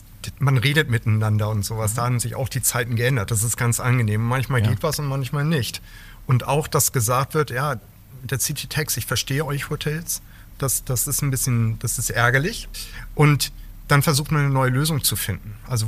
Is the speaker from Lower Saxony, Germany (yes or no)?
no; Hamburg, Germany; now in Berlin, Germany; Also groß geworden in Hamburg, aber dann eigentlich das berufliche Leben in Berlin verbracht.